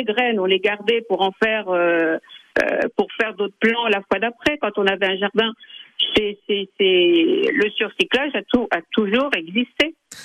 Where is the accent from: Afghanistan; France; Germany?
France; je suis française et je tiens à y rester.